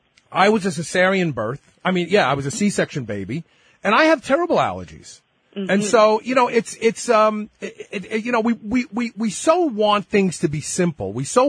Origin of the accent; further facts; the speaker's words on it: Brooklyn, New York, United States; I am actually the culmination of that statement because I grew up in Brooklyn and I was exposed to cockroaches.